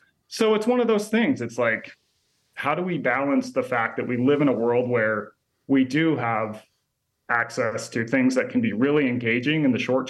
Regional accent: Utah, United States; moved away as an adult; Well, I mean, I grew up in Utah and left when I was 18. So I went to college on the East Coast and then ended up working in magazines

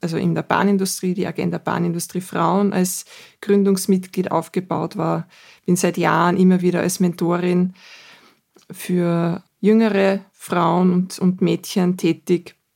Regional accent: Burgenland, Austria; Ich komme aus dem Südburgenland, habe dort eine HTL für Informatik gemacht

